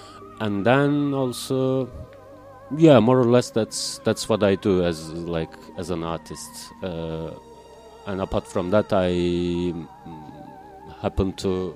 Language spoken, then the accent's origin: English; Uşak, Turkey; English is a second language; Well, actually, I'm 39 years old. I was born in Turkey and raised there. Not a very small town, actually. Relatively big town, not a big city, let's say. But it is so obscure that even some people from Turkey have never heard of it. The name of the town. It's called Uşak.